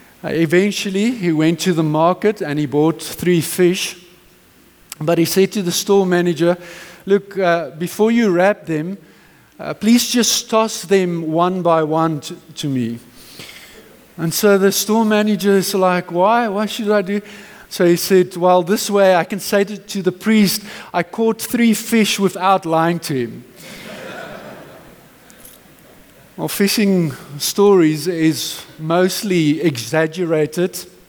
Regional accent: Henley on Klip, Gauteng, South Africa; I grew up in Henlyon Klip, and we lived literally on the banks there of the Klip Rivier.

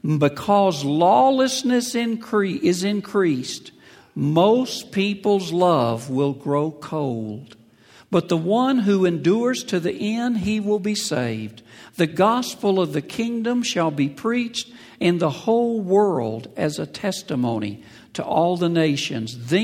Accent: United States; I come from America.

